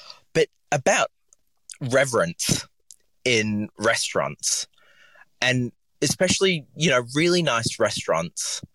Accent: Papua New Guinea; I grew up in Papua New Guinea, and we were basically next to a coffee roaster.

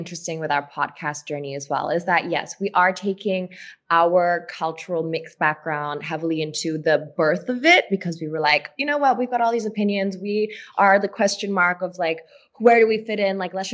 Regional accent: Singapore; But growing up in Singapore, being mixed race

